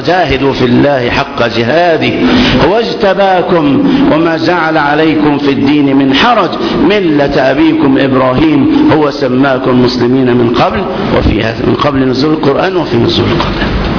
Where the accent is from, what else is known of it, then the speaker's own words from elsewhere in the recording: Egypt; احنا عندنا في مصر 20,000 عالم هاجروا أرض مصر في الحكم البائد